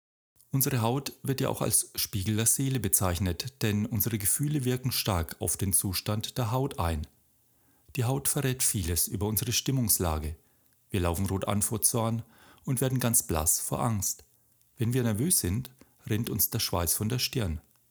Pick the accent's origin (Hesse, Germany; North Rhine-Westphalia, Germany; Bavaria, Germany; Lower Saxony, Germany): Bavaria, Germany; Ich bin Franke, kleiner, unpassender Scherz am Rande.